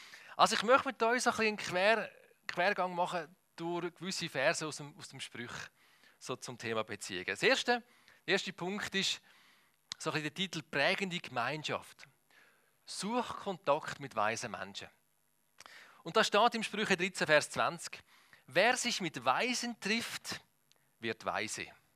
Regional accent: Switzerland; accent: Swiss German; Ich spreche Schweizerdeutsch.

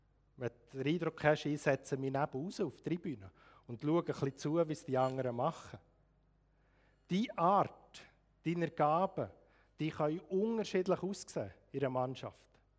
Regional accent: Bern, Switzerland; Ich bin von täuschtem Herzen Demokrat, aufgewachsen im Emmental, wo man per se regierungsfeindlich ist.

